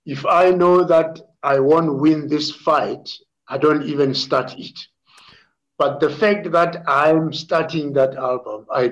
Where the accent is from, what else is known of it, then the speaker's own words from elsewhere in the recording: Zebediela, Limpopo, South Africa; And I grew up in Zebediela among the young guys.